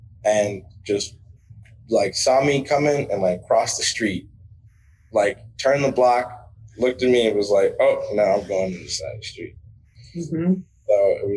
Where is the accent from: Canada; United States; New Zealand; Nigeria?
United States; Chicago, Illinois; is like you say, where are you from? Chicago.